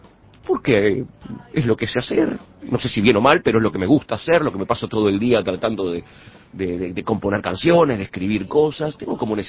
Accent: Montevideo, Uruguay; Hoy por hoy soy un montevideano que hace música

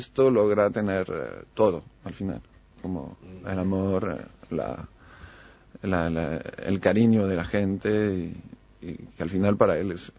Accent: Lyon, Auvergne-Rhône-Alpes, France; yo no soy de París, pero soy de Lyon, cerca de Lyon.

